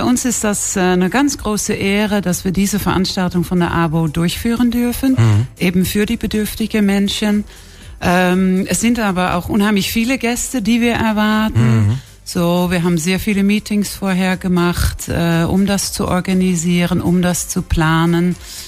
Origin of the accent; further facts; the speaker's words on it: Netherlands; German is a second language; also born or lived in Hungary / Switzerland / London / Antwerp; now in Germany; Ich bin aus dem Ausland eigentlich zurück. Man hört ja noch immer, ich bin Holländerin selbst.